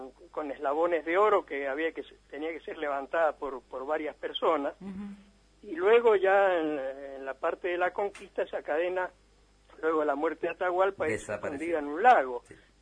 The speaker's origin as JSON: {"language": "Spanish", "country": "Argentina", "said": "En absoluto, yo soy argentino, de los 5 años que estoy acá."}